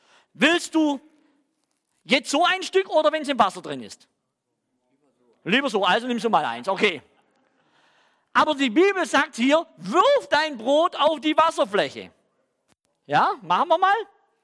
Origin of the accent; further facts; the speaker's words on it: Swabia, Germany; accent: Swabian; Also ich komme ja aus dem Stamm der Schwaben, hört man ja noch in meinem Akzent.